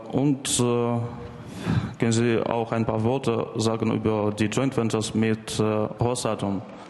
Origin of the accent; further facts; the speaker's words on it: Russia; German is a second language; Ich bin aus Russland.